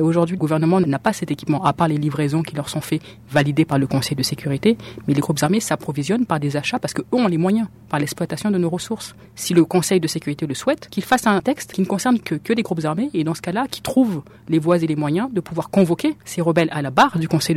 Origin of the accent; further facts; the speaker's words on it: Central African Republic; je suis centrafricaine, et le dire aux yeux du monde